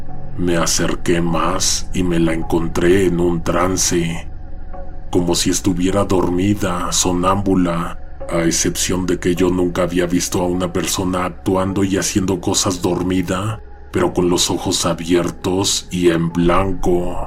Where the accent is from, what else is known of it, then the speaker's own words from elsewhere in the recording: Puebla, Mexico; also born or lived in Oaxaca, Mexico; nací y crecí en Puebla.